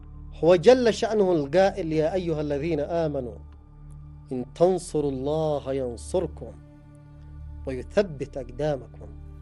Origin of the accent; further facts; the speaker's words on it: Yemen; نحن كشعب يمني ينتمي للإيمان